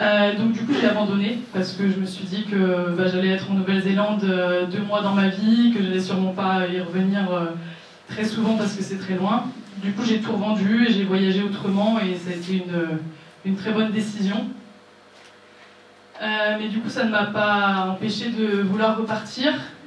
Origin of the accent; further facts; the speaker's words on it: Paris, Île-de-France, France; donc j'ai 29 ans, je suis parisienne d'origine et je suis installée ici depuis janvier.